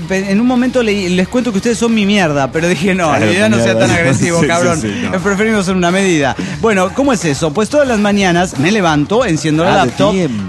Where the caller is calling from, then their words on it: Nuevo León, Mexico; Aquí en Nuevo León, México